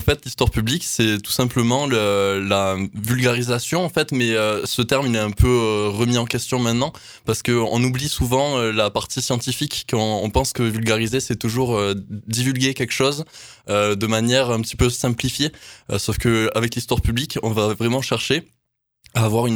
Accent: Baraqueville, Occitanie, France; Donc je viens d'Aveyron d'abord, je suis originaire de Barraqueville et j'ai fait mes études à Albi

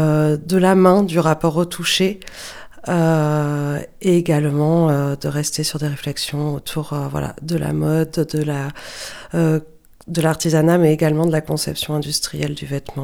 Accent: Toulouse, Occitanie, France; moi, j'ai à l'origine, je suis toulousaine

